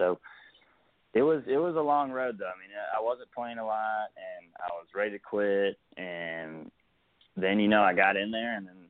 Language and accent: English; Alabama, United States; You know, growing up in Alabama, you know, half the school goes to Alabama, half the school goes to Auburn.